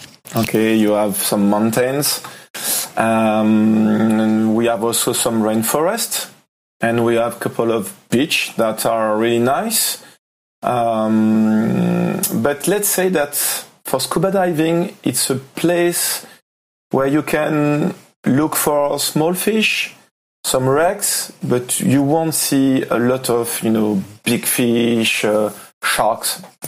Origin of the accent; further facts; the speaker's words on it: Martinique; I was born in Martinique, which is a small island in the French Caribbean. This is where I grew up.